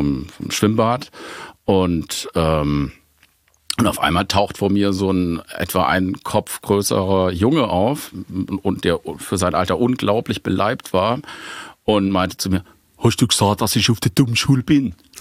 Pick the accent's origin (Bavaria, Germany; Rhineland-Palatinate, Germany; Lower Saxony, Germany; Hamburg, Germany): Rhineland-Palatinate, Germany; Schifferstadt; born or raised there